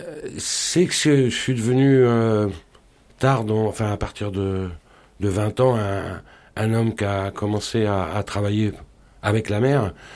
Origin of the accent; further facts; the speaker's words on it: Reims, Grand Est, France; born there; Non, moi je suis né à Reims et pour moi la mer, j'ai découverte que très tard.